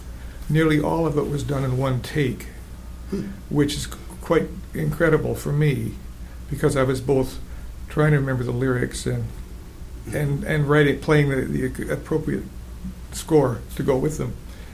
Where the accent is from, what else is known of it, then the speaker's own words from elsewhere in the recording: Nelson, British Columbia, Canada; I was born and raised in Nelson, B.C.